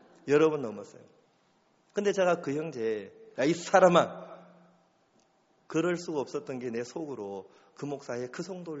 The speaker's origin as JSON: {"language": "Korean", "country": "South Korea", "said": "한국에서 왔다고"}